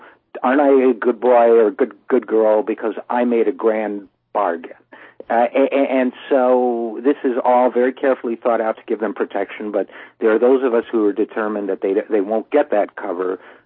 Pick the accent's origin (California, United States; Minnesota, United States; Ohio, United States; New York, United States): New York, United States; New York City; I come from New York City, where if someone tries to sell you clothing with no labels, it's counterfeit.